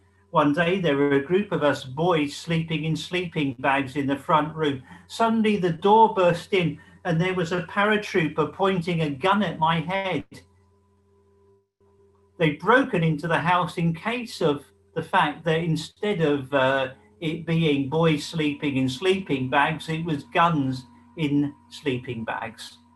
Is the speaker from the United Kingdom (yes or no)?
yes; Kilburn, London, United Kingdom; I was brought up in County Kilburn, when it was 90% Irish Catholic. And even though I was a bad Jewish boy, I was educated in an Irish Catholic school.